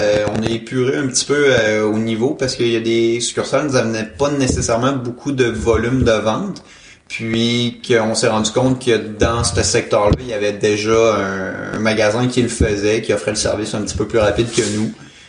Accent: Quebec City, Quebec, Canada; j'ai 23 ans, puis je viens de Québec.

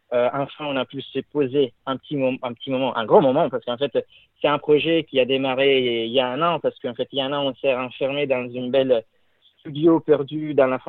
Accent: Italy; Il y a quelqu'un qui vient de l'Italie, moi.

